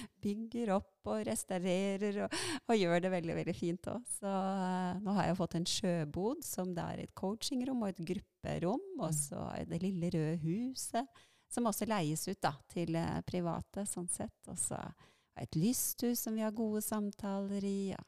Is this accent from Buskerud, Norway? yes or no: yes; Eiker, Buskerud, Norway; Jeg kom jo opprinnelig fra Eiker.